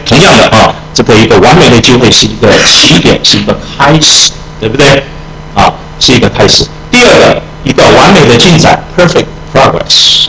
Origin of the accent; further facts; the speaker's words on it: China; 我们中国人常常讲到说，一个人的成功靠什么？